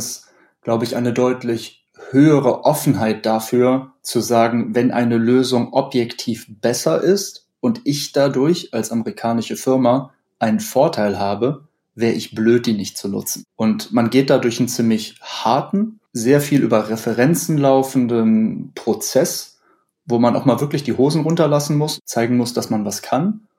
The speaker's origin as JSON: {"language": "German", "town": "Aachen", "region": "North Rhine-Westphalia", "country": "Germany", "said": "als Aachener"}